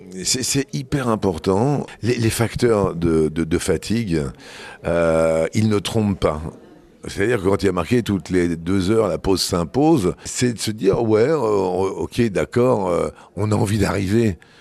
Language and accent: French; Toulouse, Occitanie, France; puisque je suis Toulousain pur souche.